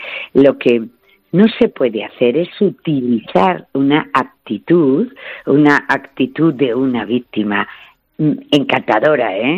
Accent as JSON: {"language": "Spanish", "town": "Madrid", "region": "Community of Madrid", "country": "Spain", "said": "Yo soy una mujer de Madrid"}